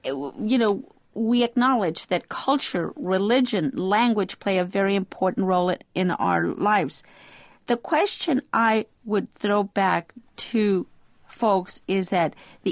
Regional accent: Los Angeles, California, United States; also born or lived in Mexico; Yes, I was born in Mexico, but I came here in 1956 when I was a child. Today, people still say, where did you come from? And when I say Los Angeles, they say, no, no, really.

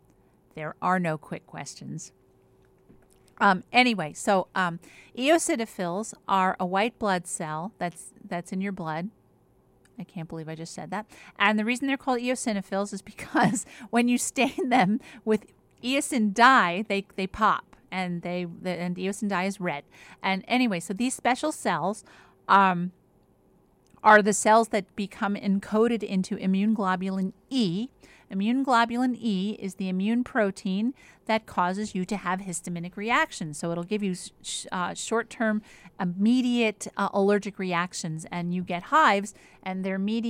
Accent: Philadelphia, Pennsylvania, United States; Notice how I said strawberry because I'm from Greater Philly.

